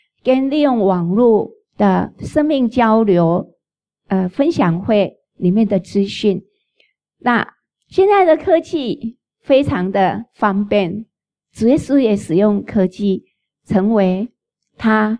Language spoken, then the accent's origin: Chinese; China; 我们中国人有一句话很传神哦，独乐乐不如与众乐乐